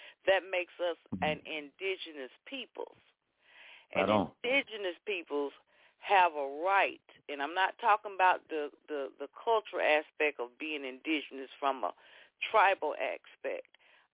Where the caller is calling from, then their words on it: Georgia, United States; I'm calling from Georgia